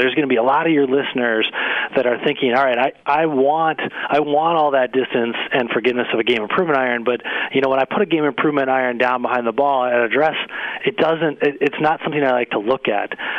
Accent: Minnesota, United States; I grew up in Minnesota

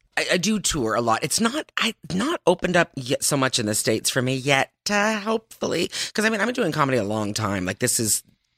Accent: Pointe-Claire, Quebec, Canada; Oh, my gosh. I'm a Quebecer. I was born in Pointe Claire.

